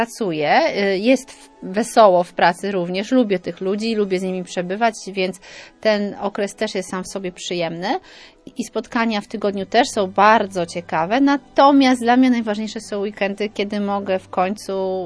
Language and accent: Polish; Rumia, Pomeranian Voivodeship, Poland; now in Gdańsk, Poland; Kaszubka z urodzenia, z zamieszkania gdańszczanka, a z wyboru żuławianka. I tam po prostu ja się czuję jak w domu. Nie w mojej rodzinnej Rumi.